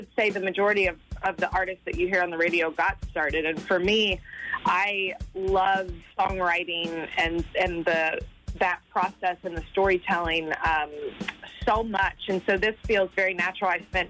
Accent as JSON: {"language": "English", "region": "Kentucky", "country": "United States", "tie": "born or raised there", "said": "It's everything that I've dreamt of since being a little girl, growing up in Kentucky and dreaming of this."}